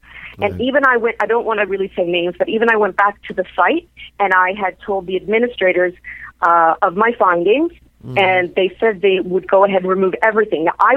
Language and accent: English; Toronto, Ontario, Canada; also born or lived in Aurora; No, I was basically born and raised in Toronto. I lived for a while in the northern part in Aurora, and I've only moved up here just over a year and a half ago.